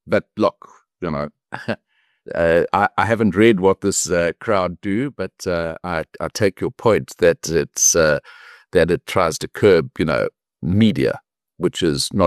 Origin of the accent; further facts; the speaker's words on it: South Africa; Well, I'm a South African liberal, probably.